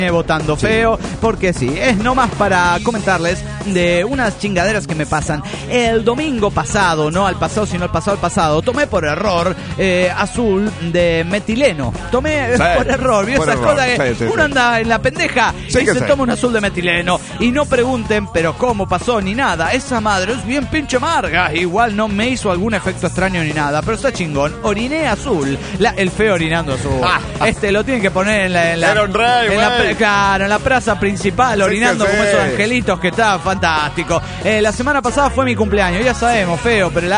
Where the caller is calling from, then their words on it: Guarenas, Miranda, Venezuela; soy la llave de Guarena, Venezuela.